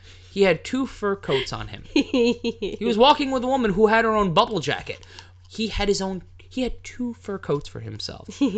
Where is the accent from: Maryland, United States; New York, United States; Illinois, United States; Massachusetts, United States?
New York, United States; New York City; I was going to take the fucking subway in originally because I grew up in New York City.